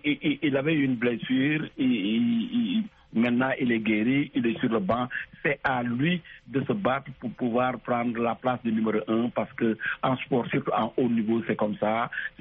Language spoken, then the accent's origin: French; Senegal; c'est pas parce que je suis sénégalais, hein